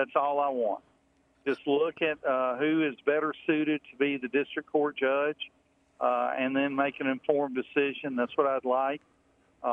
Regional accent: Citronelle, Alabama, United States; I grew up in Citronelle, and I went to Citronelle High School. I am the only candidate in my race that grew up in Mobile County.

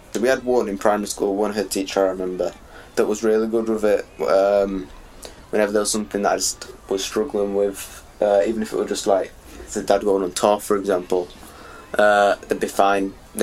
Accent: Scotland, United Kingdom; also born or lived in England; I was born in England before I moved up. Supporting England in Scotland is difficult.

